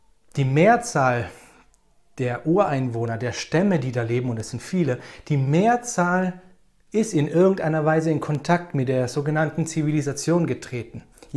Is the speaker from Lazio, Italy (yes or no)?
yes; Rome, Lazio, Italy; Ich bin damals in Rom aufgewachsen. Meine Eltern sind Missionare in Rom.